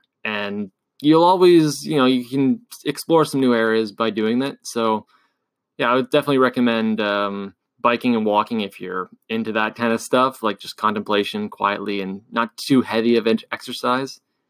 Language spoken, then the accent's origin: English; Canada; Well, as previously stated, I'm from Canada, and that means we're just nice.